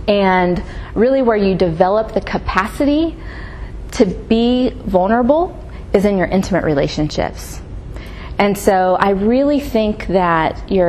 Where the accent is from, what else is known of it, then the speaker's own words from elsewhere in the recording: West Virginia, United States; So, I'm from West Virginia originally, so a little bit closer to Atlanta than Abilene. But I'm from West Virginia originally.